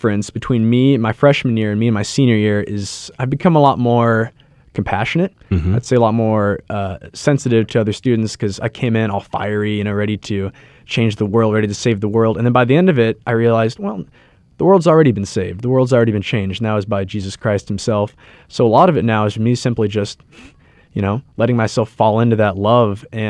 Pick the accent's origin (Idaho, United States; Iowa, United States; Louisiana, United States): Iowa, United States; Des Moines; So I'm from Des Moines, Iowa. That's right, just an Iowa boy. I have seven siblings.